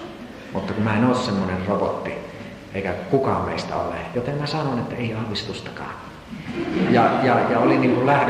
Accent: Vaasa, Ostrobothnia, Finland; ja mä kävin Vaasassa, kun mä oon sieltä kotoisin

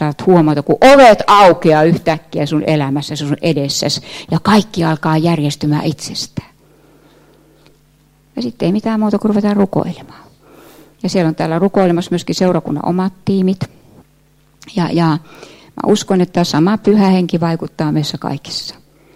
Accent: Brisbane, Queensland, Australia; moved away; kun mä lähdin Brisbanesta, joka on mun kotikaupunki, semmoinen subtrooppinen alue

